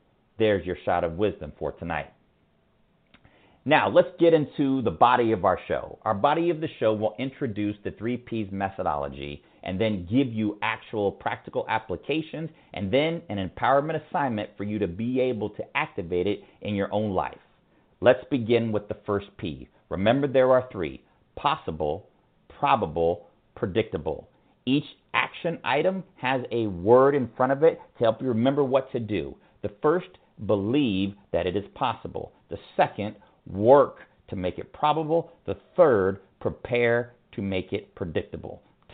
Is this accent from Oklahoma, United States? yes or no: no; Ventura, California, United States; I grew up in Ventura, California as an only child.